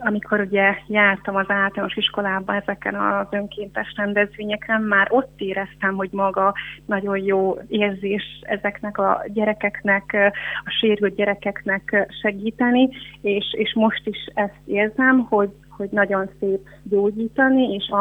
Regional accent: Dunavarsány, Pest, Hungary; Én Dudavarsányban nőttem fel, Budapesttől nincs messze

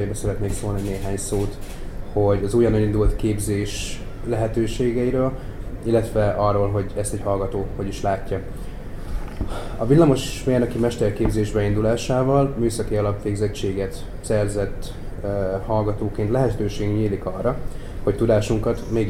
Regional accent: Debrecen, Hajdú-Bihar, Hungary; Én magam Debrecenbe születtem, itt is nőttem fel, és itt is szeretnék karriert építeni

